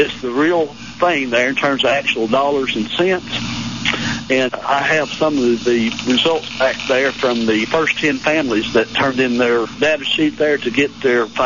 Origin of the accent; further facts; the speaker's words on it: Clayton, Tennessee, United States; from Clayton, Tennessee